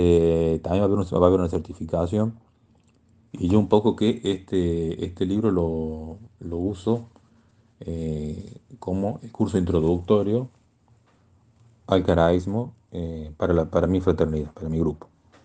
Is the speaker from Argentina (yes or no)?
yes; Argentina; de formar algo acá en mi país, acá en Argentina.